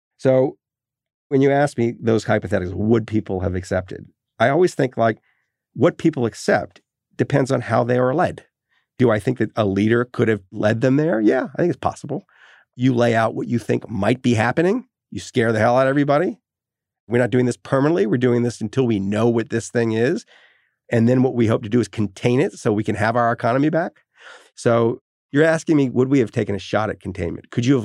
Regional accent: New Orleans, Louisiana, United States; When I was growing up in New Orleans, nobody evacuated.

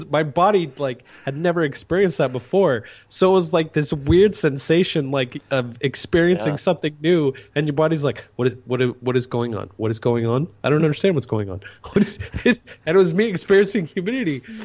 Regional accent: Montana, United States; I'm from Montana, up in the very top of the mountains, right by the Canadian border, and it is dry there.

